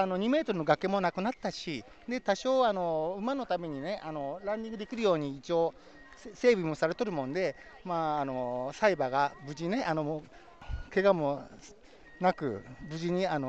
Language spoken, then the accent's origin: Japanese; Aichi, Japan; 愛知県から来ました。